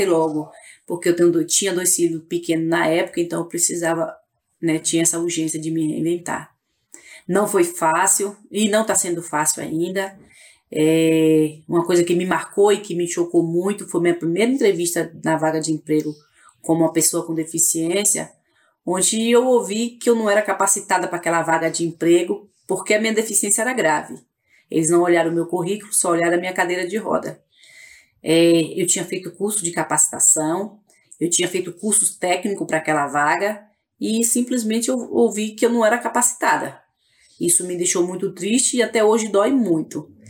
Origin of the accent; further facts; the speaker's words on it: Bahia, Brazil; now in Brasília, Brazil; eu tenho 41 anos, sou da Bahia, mas eu moro em Brasília há 7 anos.